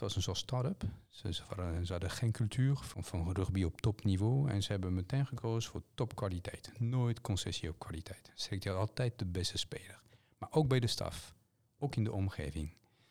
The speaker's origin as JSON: {"language": "Dutch", "town": "Pau", "region": "Nouvelle-Aquitaine", "country": "France", "tie": "born or raised there", "second_language": "Dutch", "said": "ik kom uit Zuid-Frankrijk, Pau, P-A-U. Misschien weet je waar Pau ligt. Het ligt tussen Lourdes en Biarritz ongeveer."}